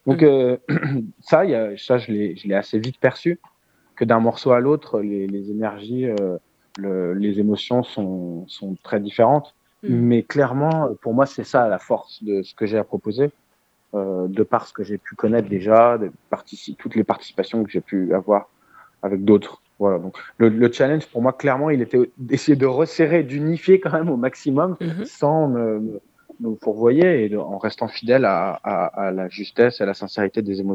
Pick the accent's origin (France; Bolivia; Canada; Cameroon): France; tout le modèle occidentalo-centré dans lequel nous, on a grandi en tant que Français.